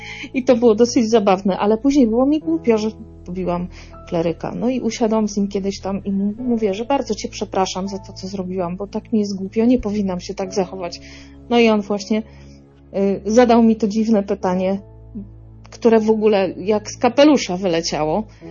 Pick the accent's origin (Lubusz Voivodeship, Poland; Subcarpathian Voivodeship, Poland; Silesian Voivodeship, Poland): Silesian Voivodeship, Poland; Ja pochodzę z Górnego Śląska, więc dla mnie Warszawa to była taka wyprawa po prostu w nieznane kompletnie.